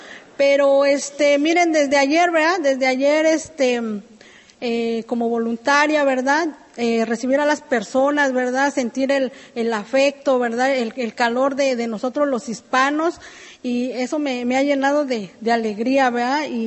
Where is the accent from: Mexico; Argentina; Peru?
Mexico; Mexico City; now in Atlanta, United States; Yo soy de México, del Distrito Federal, y radico aquí en Atlanta, ¿verdad?